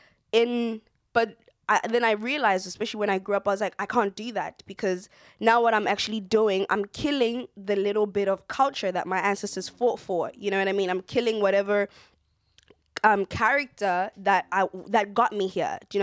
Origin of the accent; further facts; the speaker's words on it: South Africa; first language Sotho; English is a second language; I mean, I speak Sotho. That's my mother tongue. I speak, I understand Xhosa.